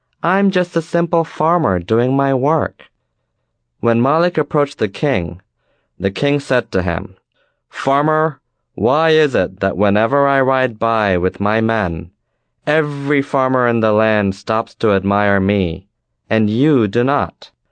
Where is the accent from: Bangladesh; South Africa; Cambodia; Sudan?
Bangladesh; now in Washington, United States; and I'm from Bangladesh. I've lived in Washington, D.C. for 4 years, and I love this city.